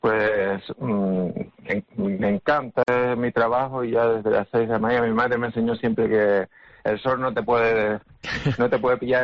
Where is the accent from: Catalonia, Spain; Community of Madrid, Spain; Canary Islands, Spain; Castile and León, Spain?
Canary Islands, Spain; La Laguna; yo soy de La Laguna, de Tenerife.